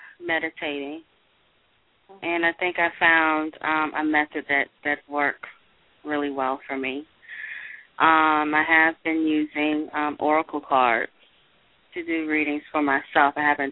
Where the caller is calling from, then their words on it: Maryland, United States; Calling from Maryland.